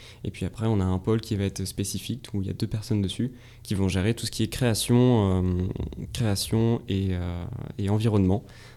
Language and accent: French; Île-de-France, France; on est des Essoniens. Donc on a toujours grandi dans le Sud-Essonne, particulièrement sur Milly-la-Forêt, Soisy, on a aussi sur École aussi. Enfin voilà, toute cette empreinte très locale du Sud-Essonne.